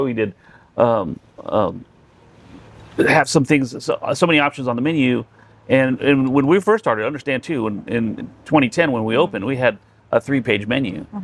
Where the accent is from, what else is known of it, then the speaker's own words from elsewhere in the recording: El Paso, Texas, United States; So, you know, growing up in El Paso, going out to nightclubs and stuff like that, and seeing the bartenders